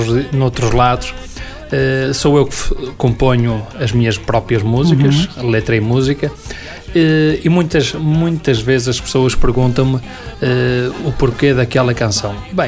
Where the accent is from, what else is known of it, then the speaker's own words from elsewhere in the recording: Paços de Ferreira, Porto, Portugal; eu venho da aldeia, não é? Com muito orgulho. Eu sou de Passo de Ferreira, mas da minha pequena aldeia, Meixo Mil.